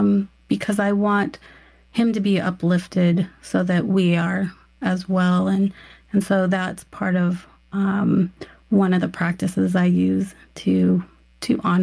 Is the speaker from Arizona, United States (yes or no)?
yes; Yuma, Arizona, United States; born or raised there